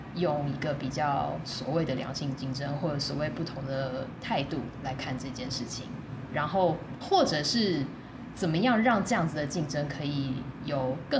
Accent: Taiwan; 对我来讲就是重新回来看台湾这个环境，然后也重新回看我所在把我培育长大的这个环境

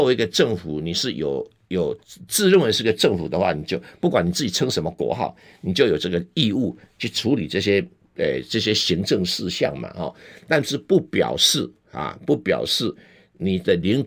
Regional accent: Taiwan; 你要把我们台湾人自己要去区隔说中国人就是中华民共和国的公民

